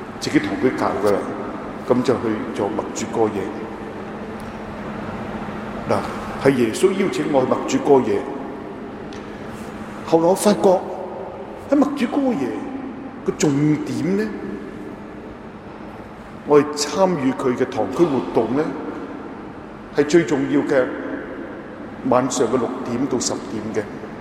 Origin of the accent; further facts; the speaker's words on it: Hong Kong; 因為我從香港來嘛，